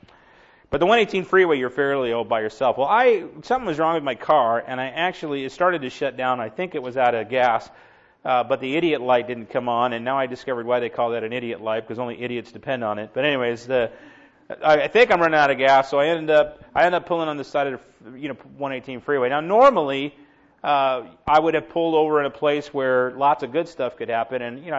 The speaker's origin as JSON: {"language": "English", "town": "Los Angeles", "region": "California", "country": "United States", "tie": "born or raised there", "said": "I grew up in Los Angeles, and so we didn't really have like open spaces."}